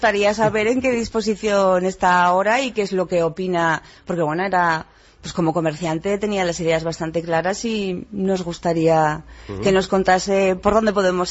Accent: Fustiñana, Navarre, Spain; yo cuando era cría, yo soy de Fustiñana, vivía allí, y era una aventura venir a Tudela

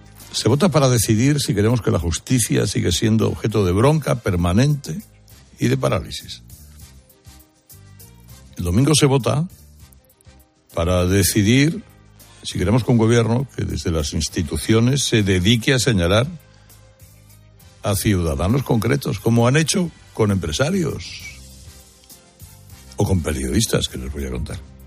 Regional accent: Spain; los españoles somos los europeos que más se han empobrecido en estos años

